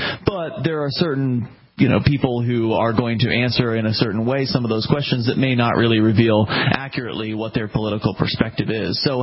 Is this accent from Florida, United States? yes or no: yes; Florida, United States; We're from Florida originally.